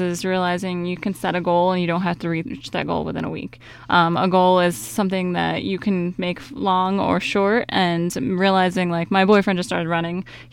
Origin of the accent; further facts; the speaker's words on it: Seneca Falls, New York, United States; I'm actually from Seneca Falls, New York, originally. I went to Miner's Academy and did all my schooling there